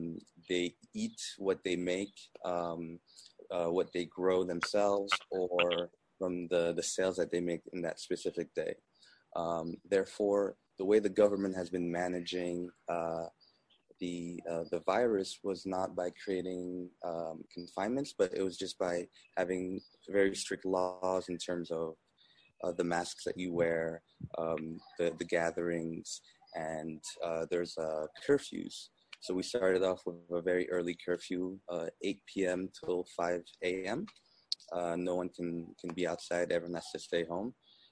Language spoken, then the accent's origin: English; Guinea; I had envisioned to stay in Senegal for just a couple weeks and then go back to Guinea, my home country